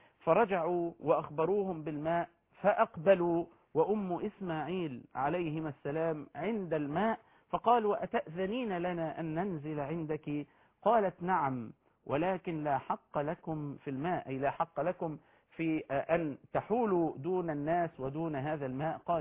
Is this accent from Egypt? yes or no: yes; Egypt; نفخر به كمصريين